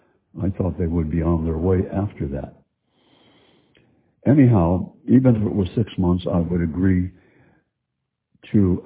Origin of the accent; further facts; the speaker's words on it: Chicago, Illinois, United States; I guess because I grew up in Chicago and shared a base room bedroom with two brothers